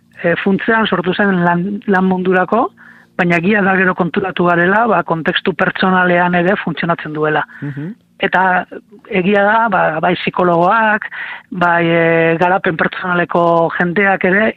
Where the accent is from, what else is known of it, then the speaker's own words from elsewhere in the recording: Durango, Basque Country, Spain; Bueno, egia da gero gu Durangarra gara